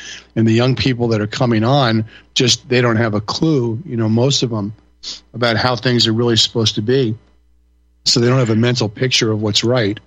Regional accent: New York, United States; I grew up in New York and I've seen, you know, many, many large groups of people that are not well behaved.

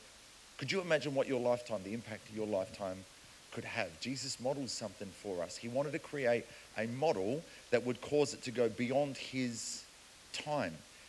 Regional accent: South Africa; where are you from? I'm from South Africa. Yeah, I can tell, right?

